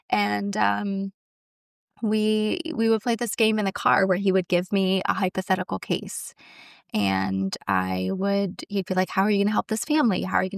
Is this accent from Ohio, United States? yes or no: yes; Ohio, United States; So I grew up in Ohio in a pretty rural town.